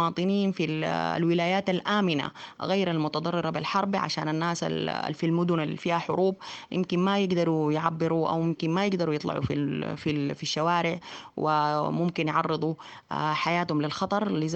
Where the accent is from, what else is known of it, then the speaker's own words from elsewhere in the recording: Sudan; نحن شعب سوداني مسالم